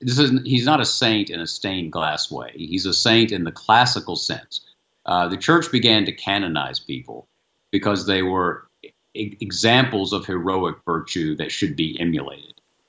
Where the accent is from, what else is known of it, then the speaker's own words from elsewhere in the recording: the South, United States; And again, I'm a Southerner.